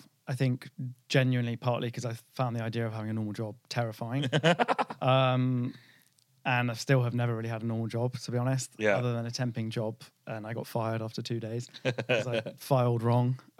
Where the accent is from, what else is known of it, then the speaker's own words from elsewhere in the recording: Oxford, South East England, United Kingdom; also born or lived in Bristol; I grew up in Oxford, so I moved back from Bristol to Oxford, yeah, after I graduated.